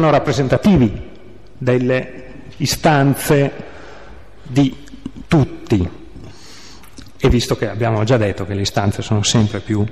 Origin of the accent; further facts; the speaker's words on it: Turin, Piedmont, Italy; io sono di Torino